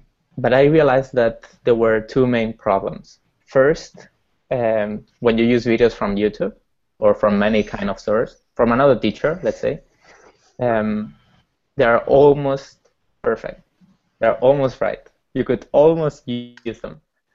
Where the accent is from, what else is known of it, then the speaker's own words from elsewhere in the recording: Barcelona, Catalonia, Spain; moved away as an adult; now in California, United States; I'm from Barcelona. I moved here to California to start Edpuzzle a year ago.